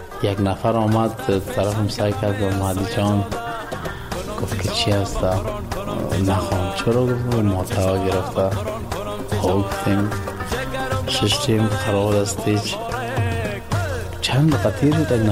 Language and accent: Persian; Kabul, Afghanistan; born there; من زاده کابل هستم، متولد کابل، کابل جان.